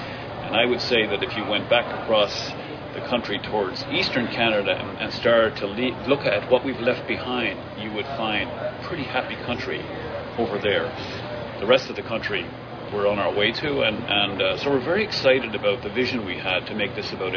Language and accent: English; Ireland; moved away; they have a spirit a bit like the one we grew up in Ireland